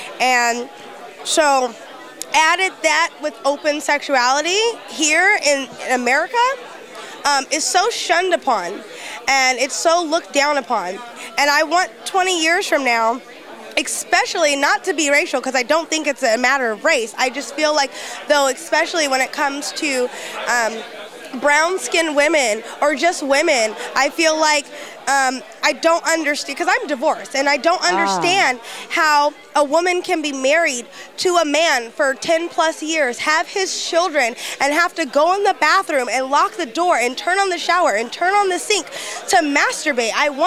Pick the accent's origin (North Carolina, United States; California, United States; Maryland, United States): California, United States; Sacramento; I'm originally from Sacramento